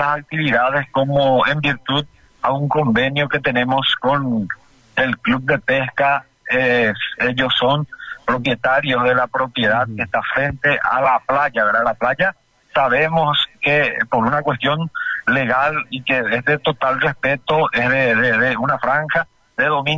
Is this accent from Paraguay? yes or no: yes; Paraguay; en este caso todos somos paraguayos